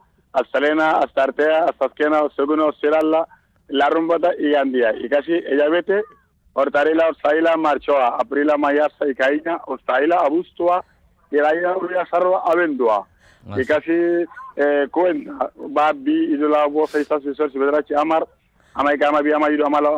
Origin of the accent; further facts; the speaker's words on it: Andalusia, Spain; accent: Andalusian; Vale, porque yo hablo andaluz, como gente andaluz, ¿vale?